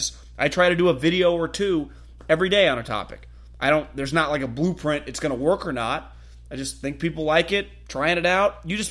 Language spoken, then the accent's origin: English; Atlanta, Georgia, United States; I'm from Atlanta and have seen how good Shanahan is as an offensive coordinator.